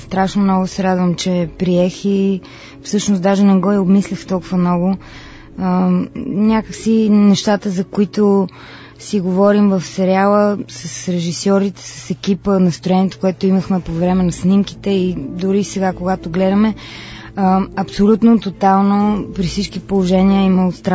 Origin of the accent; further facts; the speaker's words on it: Sofia, Sofia City, Bulgaria; имам по-голям брат, с който като всички деца от София сме делели една детска стая.